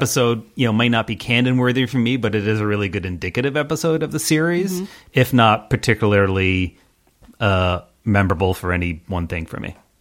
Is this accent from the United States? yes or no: no; Canada; I'm from Canada.